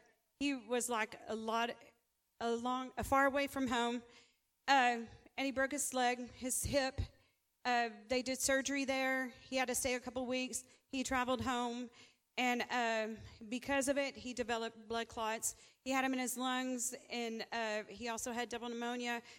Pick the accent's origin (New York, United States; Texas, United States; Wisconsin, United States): Texas, United States; Mesquite; But hello … I'm from Mesquite, Texas. And I have a testimony.